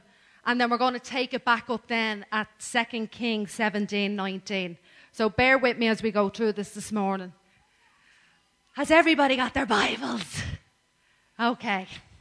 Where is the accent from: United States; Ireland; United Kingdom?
Ireland; Swords, Leinster; Where are you from? The north? Swords. Ah, oh, yeah, I know. I'm from there myself.